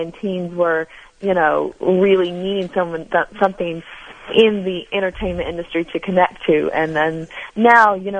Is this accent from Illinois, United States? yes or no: no; Atlanta, Georgia, United States; I'm from Atlanta, and it's here in the United States.